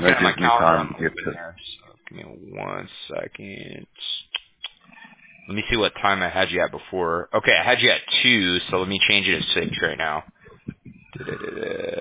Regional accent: Huntington Beach, California, United States; So I'm from Huntington Beach, and we're like our whole city is like pretty much Republican out here, you know, but the majority of California is Democrat for sure, you know.

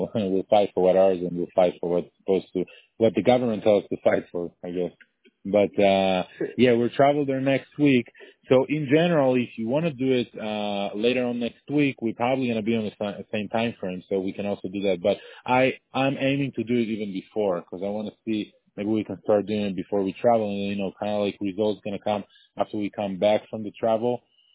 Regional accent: Israel; I'm originally from Israel

